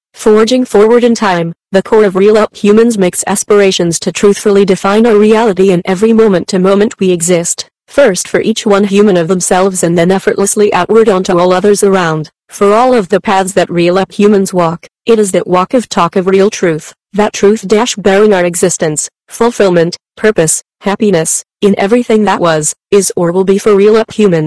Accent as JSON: {"language": "English", "town": "San Bernardino", "region": "California", "country": "United States", "tie": "born or raised there", "said": "what happened in Denver that has indeed carried back into my hometown of San Bernardino."}